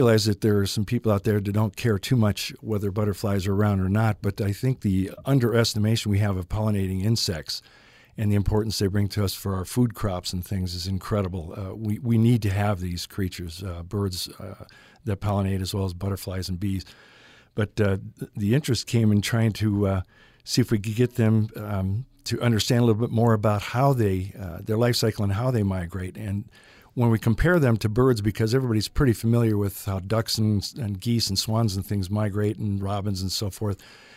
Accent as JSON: {"language": "English", "region": "Illinois", "country": "United States", "said": "I'm from Illinois originally, and I used to find a lot of interesting creatures in our acreage where we lived."}